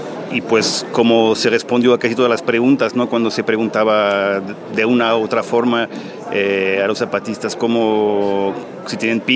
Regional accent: France; Spanish is a second language; now in Mexico City, Mexico; soy francés, pero llevo 15 años viviendo en México. Vivo en la Ciudad de México

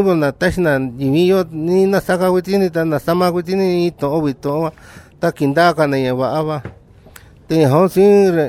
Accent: Ocuapa, Guerrero, Mexico; first language Tu'un Savi (Mixtec); Spanish is a second language; vengo del estado de Guerrero, del municipio de Copanatoyat, mi pueblo natal es Ocuapa. Y nuestra lengua que nosotros hablamos es el tonsabi.

